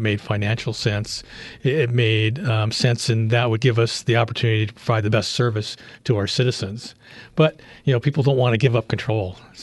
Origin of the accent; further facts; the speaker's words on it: Washington, United States; also born or lived in Colorado; But my wife and I, Diane, we grew up in Washington State, and that's where our families were.